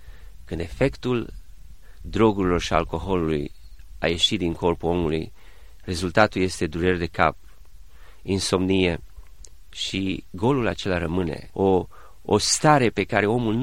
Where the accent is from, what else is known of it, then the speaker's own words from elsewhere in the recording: Timișoara, Timiș County, Romania; pentru că am fost crescut în Timișoara și, într-adevăr, fiind numai singur la părinți, mama lucra.